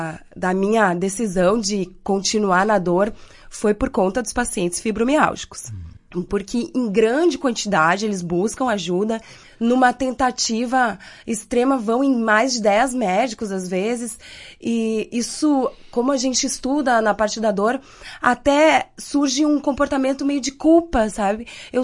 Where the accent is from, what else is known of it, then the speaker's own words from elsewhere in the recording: Passo Fundo, Rio Grande do Sul, Brazil; eu sou de Passo Fundo, né, natural de Passo Fundo. A minha mãe, na verdade, é daqui de Marau, né? Mas eu sou de Passo Fundo